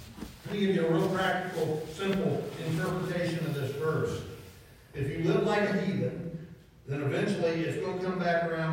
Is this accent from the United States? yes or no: yes; Xenia, Ohio, United States; I am thankful I'm born and raised in Xenia, Ohio. Yeah, that's right, Ohio. I'm glad I grew up there.